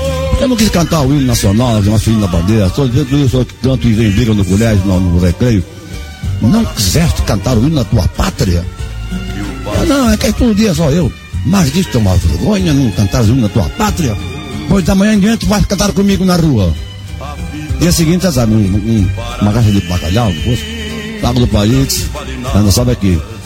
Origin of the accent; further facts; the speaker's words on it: São Paulo, Brazil; also born or lived in Livramento; Nasci em Livramento, Rio Grande do Sul, vim para São Paulo pequenininho, vim para o Brás, me criei ali.